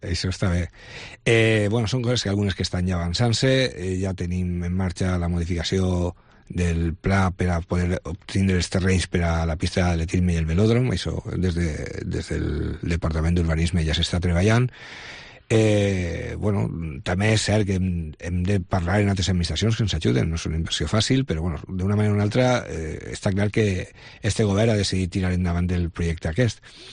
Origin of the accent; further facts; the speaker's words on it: Vila-real, Valencian Community, Spain; I jo deia, de Vila-real. Per ser de Vila-real, uno no ha de néixer en Vila-real.